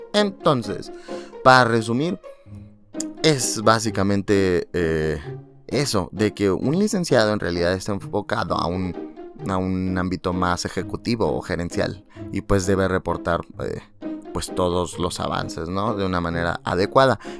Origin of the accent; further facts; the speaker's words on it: Mexico; aquí en México, porque somos de México